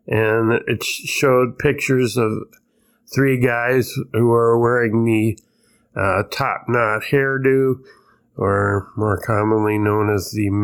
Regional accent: Minnesota, United States; I do have some very, very sad news from my home state of Minnesota, where I reside.

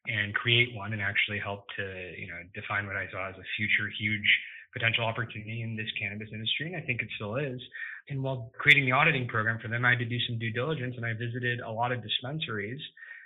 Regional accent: Switzerland; also born or lived in Chicago / London / California; So I actually was born in Chicago and then grew up internationally. I grew up in Switzerland and London and then ended up in California for high school

